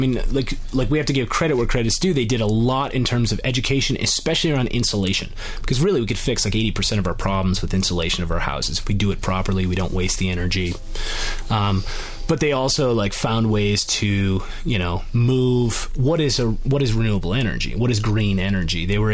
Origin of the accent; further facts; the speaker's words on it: Washington, United States; So growing up in Washington State in what we now, a lot of us call Cascadia, because of the specific bioregion that exists here